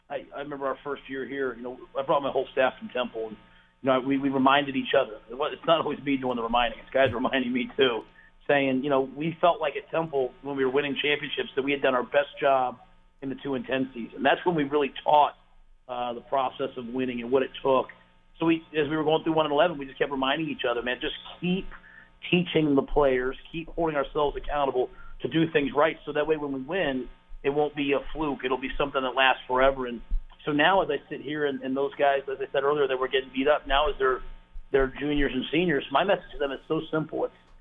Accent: New York City, New York, United States; also born or lived in Pennsylvania; I grew up in New York City and I lived in Pennsylvania. I'm maybe not from Texas

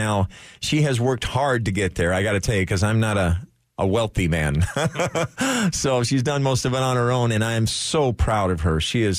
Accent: Walla Walla, Washington, United States; Now, folks, if you grew up where I grew up in Walla Walla, Washington, that's where you can find the Walla Walla sweet onions.

